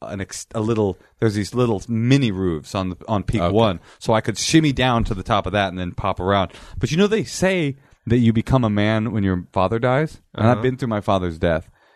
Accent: Oakland, California, United States; I grew up poor. I grew up in Oakland. I grew up like when I was a young kid, thought I was like tough.

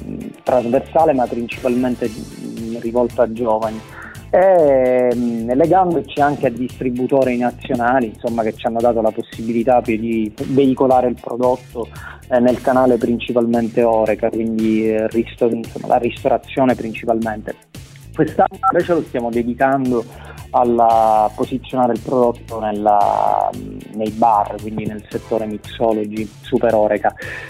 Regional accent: Sicily, Italy; In realtà è Nepeta, in siciliano dalle nostre parti detta Niepeta

